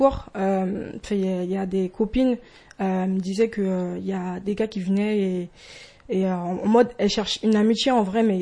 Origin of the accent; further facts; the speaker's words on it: French Guiana; moved away; Et je viens de la Guyane et je suis arrivée en 2017.